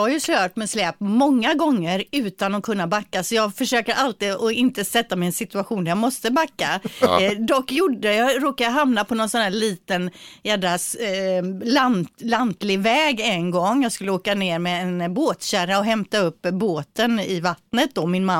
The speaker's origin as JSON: {"language": "Swedish", "town": "Gothenburg", "region": "Västra Götaland County", "country": "Sweden", "said": "Och som göteborgare liksom, när det regnar snett underifrån"}